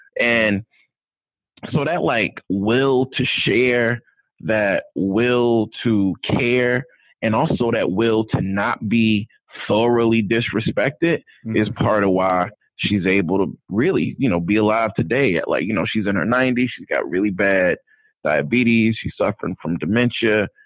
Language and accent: English; Jackson, Mississippi, United States; I'm from Jackson particularly, and real talk, like what Jackson is doing in the world right now, attempting to do in the world right now, is amazing.